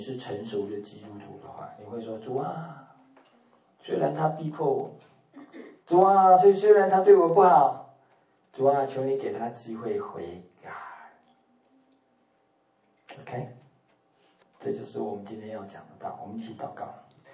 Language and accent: Chinese; Taiwan; 我们台湾话叫“后康”